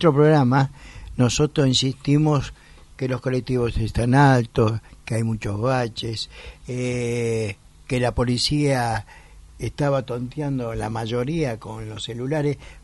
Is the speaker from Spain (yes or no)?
no; Buenos Aires, Argentina; Yo como porteño, bien porteño, cafetero, mal y noctámbulo, me duele ver mi ciudad